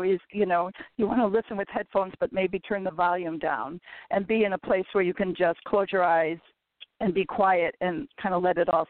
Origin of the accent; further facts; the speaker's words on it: Chicago, Illinois, United States; I'm from Chicago.